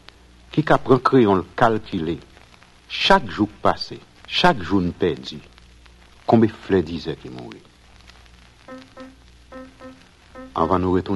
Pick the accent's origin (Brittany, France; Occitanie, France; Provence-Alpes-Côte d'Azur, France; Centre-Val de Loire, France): Provence-Alpes-Côte d'Azur, France; Marseille; accent: Marseille; Moi, j'aime me promener sur la Canebière et entendre tout le monde parler avec mon accent, le plus bel accent de France.